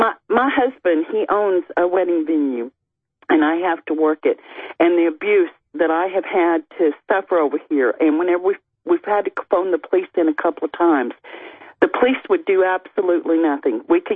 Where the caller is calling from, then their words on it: Scotland, United Kingdom; Yeah, I'm actually calling from Fife, Scotland.